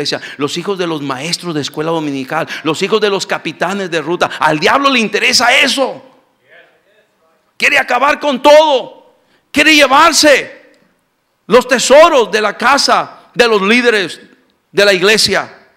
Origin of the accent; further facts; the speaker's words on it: Mexico; venimos de allá de México, donde se nos enseñó es que la educación es gratuita.